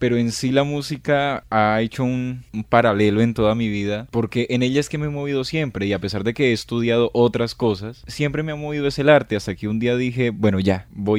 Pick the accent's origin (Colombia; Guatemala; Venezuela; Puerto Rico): Colombia; Balsillas, Caquetá; now in Neiva, Colombia; Yo soy de Balsillas, Caquetá. Yo nací en Balsillas, Caquetá, pero desde el 2001 el conflicto armado nos obligó a mí y a mi familia a desplazarnos de allá. Entonces nosotros somos desplazados por la violencia, nos vinimos a vivir a Neiva desde el 2001 hasta la actualidad.